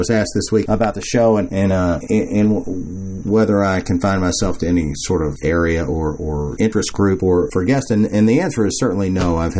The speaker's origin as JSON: {"language": "English", "town": "Louisville", "region": "Kentucky", "country": "United States", "tie": "born or raised there", "said": "I always have two guests a week that come from a different part or interesting aspect of my hometown, Louisville, Kentucky."}